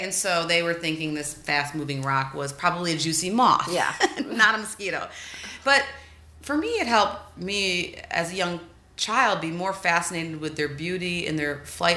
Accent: Michigan, United States; I grew up in Michigan, a farm kid, and one of my favorite childhood memories is on the side of the barn at my friend's house

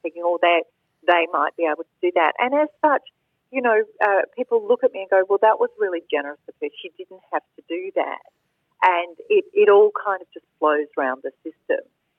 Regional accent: Australia; And so I was selected from Australia with one other.

